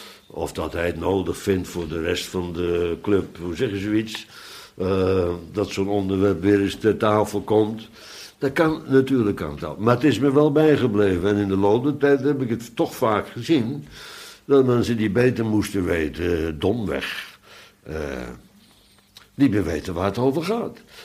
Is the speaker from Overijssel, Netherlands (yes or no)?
no; Bodegraven, South Holland, Netherlands; de vergadering waar ik ben opgegroeid in Bodegraven